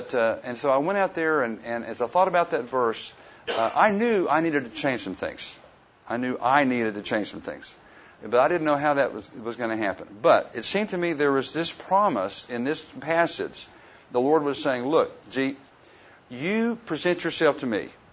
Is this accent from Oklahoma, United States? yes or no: yes; Oklahoma, United States; and I was raised in Western Oklahoma, and what we did was we'd go out and on Friday night and get a six-pack of beer and drive around